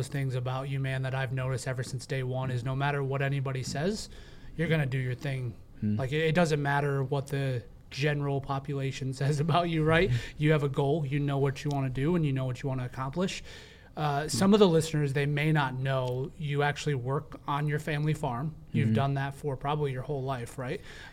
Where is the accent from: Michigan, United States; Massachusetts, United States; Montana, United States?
Michigan, United States; Like, I came from Michigan, I would say, is a newer state when it comes to stuff.